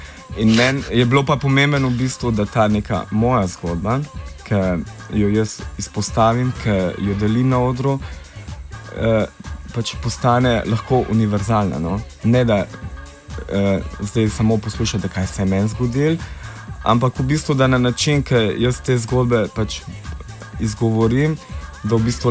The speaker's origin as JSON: {"language": "Slovenian", "region": "Prekmurje", "country": "Slovenia", "tie": "born or raised there", "said": "sem odraščal v Prekmurju"}